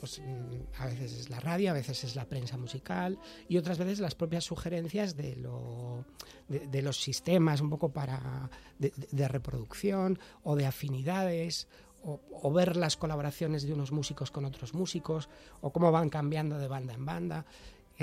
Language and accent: Spanish; Valladolid, Castile and León, Spain; born there; porque efectivamente yo nací en Valladolid